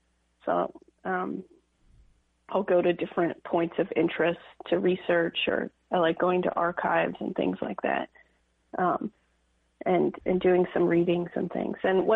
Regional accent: Bixby, Oklahoma, United States; I always say I'm from Tulsa, but I grew up in a town called Bixby, Oklahoma

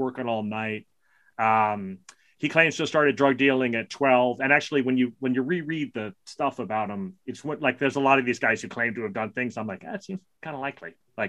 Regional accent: Brooklyn, New York, United States; He lives 1.2 miles from where I grew up in Brooklyn.

